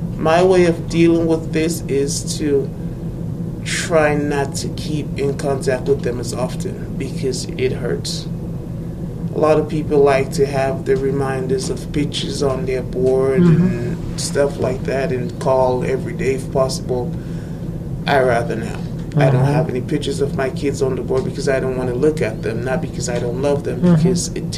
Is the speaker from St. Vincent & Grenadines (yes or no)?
yes; St. Vincent & Grenadines; I'm originally from the Caribbean.